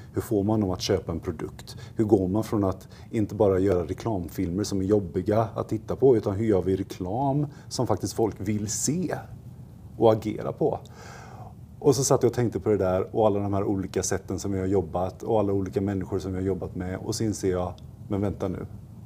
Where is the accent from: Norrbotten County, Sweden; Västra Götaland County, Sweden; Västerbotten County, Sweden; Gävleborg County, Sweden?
Västra Götaland County, Sweden; Gothenburg; now in Stockholm, Sweden; Jag är född och uppvuxen i Göteborg, som jag hoppas att det fortfarande hörs när jag pratar. Och sen så flyttade jag till Stockholm för att jag ville jobba med tv.